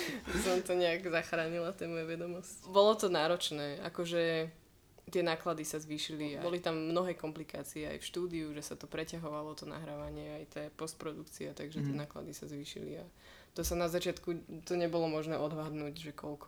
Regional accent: Prievidza, Trenčín Region, Slovakia; tak pre mňa asi aj tým, že však sme z Prievidze

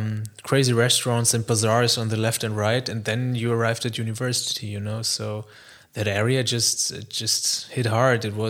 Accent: Germany; English is a second language; whenever I say that I grew up in Germany, or that I am German

